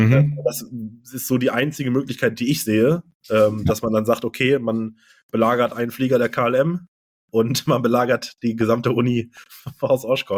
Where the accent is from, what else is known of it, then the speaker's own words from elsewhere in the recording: Hanover, Lower Saxony, Germany; ich komme aus Hannover oder Hannover-Ecke